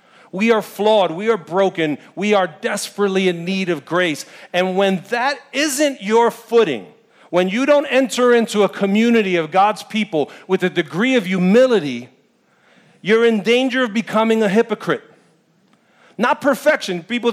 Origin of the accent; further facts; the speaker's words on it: New York, United States; Because I'm a New Yorker, and I'm proud of that.